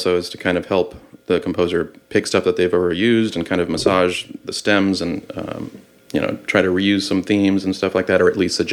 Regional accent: Texas, United States; also born or lived in Boston / Connecticut / New York / London; My parents are Cuban. I was born in Boston. I grew up in Texas. I went to school in Connecticut. I've lived in New York

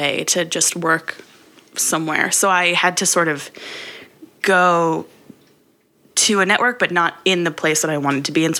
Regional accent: New Jersey, United States; now in Los Angeles, United States; I'm from New Jersey.

